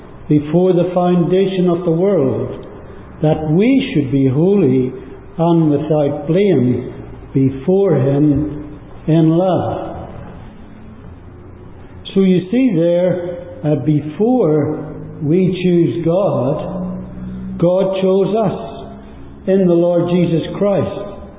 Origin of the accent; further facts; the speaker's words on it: Northern Ireland, United Kingdom; As a young boy, I grew up in Northern Ireland. I lived out in the country. The nearest village or town was probably about 7 or 8 miles away.